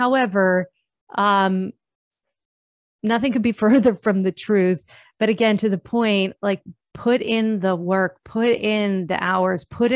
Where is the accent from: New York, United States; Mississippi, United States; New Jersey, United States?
New Jersey, United States; I'm from Jersey. I'm like one big explicit like stamp should just be on my forehead.